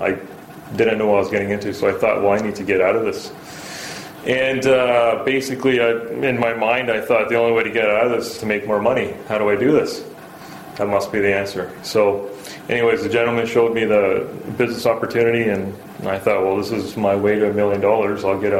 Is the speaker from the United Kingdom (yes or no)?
yes; England, United Kingdom; born there; I was born in England. Parents were married in England, had an arranged marriage. My father was raised Roman Catholic in Pakistan, and my mother was raised Protestant